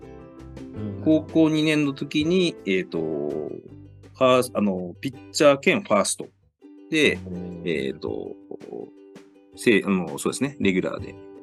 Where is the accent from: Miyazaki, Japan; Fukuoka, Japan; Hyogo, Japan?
Miyazaki, Japan; moved away as an adult; もともとは、宮崎の出身です。で、大学は宮崎医科大学を卒業して、まあ、卒業しと同時に、東京の三井記念病院というところで、研修を受けてまして